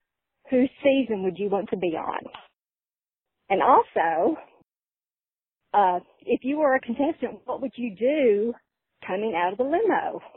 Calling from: Gatlinburg, Tennessee, United States; I'm from Gatlinburg, Tennessee.

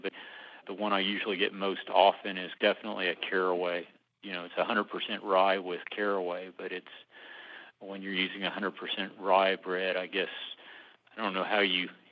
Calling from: Dallas, Texas, United States; I'm calling from Dallas, Texas.

